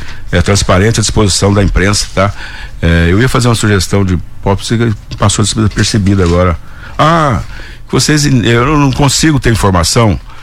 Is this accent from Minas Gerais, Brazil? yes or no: yes; Monte Santo de Minas, Minas Gerais, Brazil; moved away as an adult; now in São Carlos, Brazil; Eu não sou daqui, eu sou de Monte Santo de Minas, da grande Monte Santo de Minas.